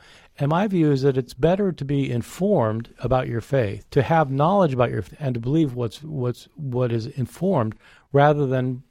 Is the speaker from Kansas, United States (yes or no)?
yes; Kansas, United States; I grew up in Kansas. I was a good Kansas boy, and became a very committed Christian